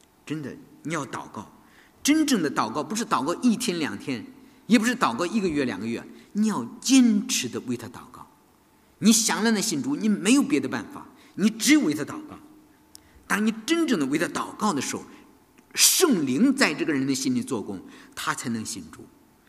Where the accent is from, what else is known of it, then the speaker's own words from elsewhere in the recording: China; 所以说我们还应当为我们中国人的灵魂来祷告啊！